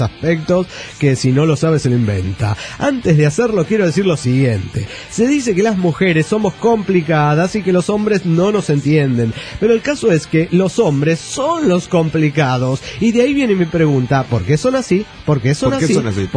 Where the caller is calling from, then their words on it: Cancún, Quintana Roo, Mexico; de Cancún, Quintana Roo.